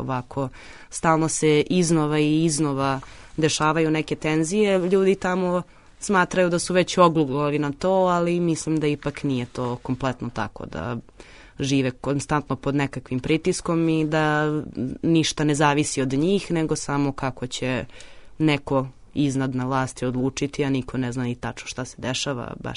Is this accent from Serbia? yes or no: yes; Belgrade, Serbia; mislim iz Beograda sam, tako da se ipak ovde više osjećam kao kod kuće, ali sa druge strane u Kosovskoj Mitrovici imam neku vrstu mira koju nemam u Beogradu.